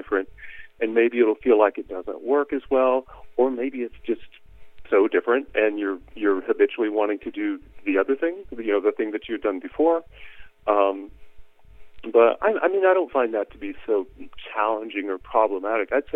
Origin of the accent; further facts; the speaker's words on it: Texas, United States; as a kid growing up in Texas in a country music family